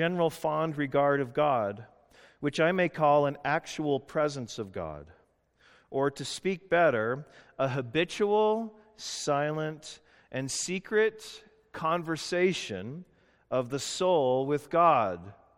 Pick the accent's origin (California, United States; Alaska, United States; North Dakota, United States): California, United States; Well, we're from California, okay? We're used to the sun.